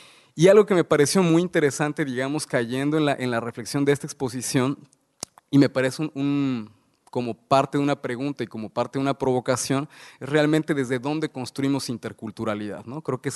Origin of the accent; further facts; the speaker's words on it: Mexico; now in Dominican Republic; Yo soy mexicano, vivo en República Dominicana